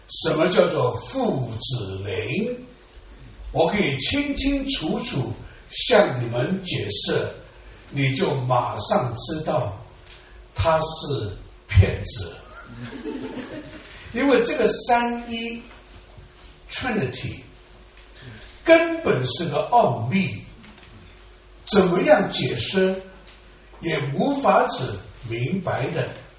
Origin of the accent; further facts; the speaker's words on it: China; 只不过我们中国人翻译圣经呢就把这个百姓换成了子民 children 了